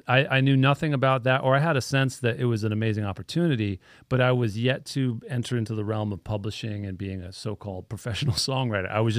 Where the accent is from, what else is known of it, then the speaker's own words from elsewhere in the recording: Hawaii, United States; I grew up in Hawaii, so he was playing a lot of gigs.